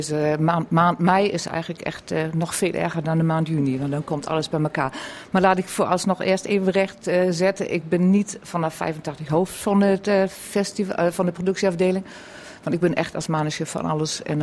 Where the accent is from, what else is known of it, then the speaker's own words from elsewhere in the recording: Buxtehude, Lower Saxony, Germany; Ik ben opgegroeid in Hazenveld en Buxtehude. Dat is in het noorden van Duitsland. En daar heb ik eigenlijk mijn hele jeugd aan mijn eerste opleiding genoten. En mijn ouders zijn uit het voormalige Oost-Pruisen